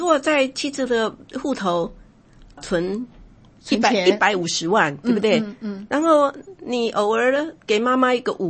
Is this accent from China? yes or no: no; Taiwan; accent: Taiwanese; 我们台湾话讲的是挖心球啊